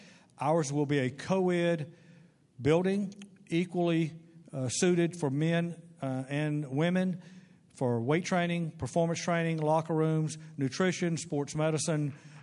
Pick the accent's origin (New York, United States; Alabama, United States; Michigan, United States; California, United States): Alabama, United States; Mobile; I tell folks, it's funny, I grew up in Mobile, and in Mobile, anything worth doing had to have a ball included.